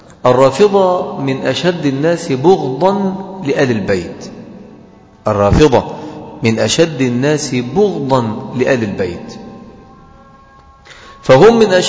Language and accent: Arabic; Mansoura, Dakahlia, Egypt; يعني عندنا في المنصورة